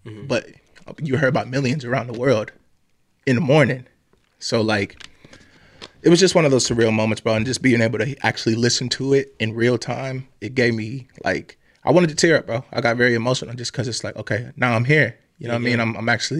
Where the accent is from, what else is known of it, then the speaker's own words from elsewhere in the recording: Fremont, Ohio, United States; No, I'm from Fremont, Ohio.